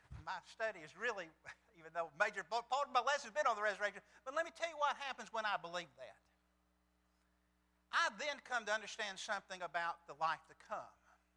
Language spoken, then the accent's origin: English; Birmingham, Alabama, United States; Particularly if you understood I grew up in West End in Birmingham.